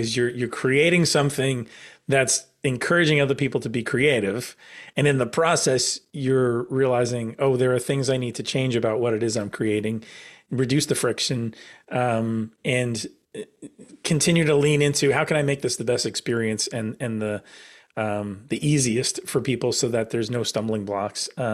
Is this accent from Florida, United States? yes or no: no; New York, United States; maybe this is just because I'm a New Yorker